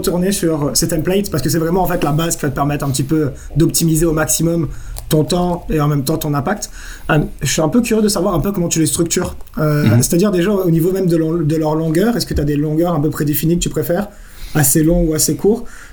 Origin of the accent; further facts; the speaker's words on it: Réunion, France; moi c'était plus par rapport au créole, parce que je viens de la Réunion